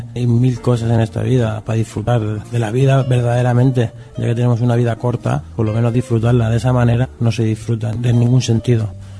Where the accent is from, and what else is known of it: Spain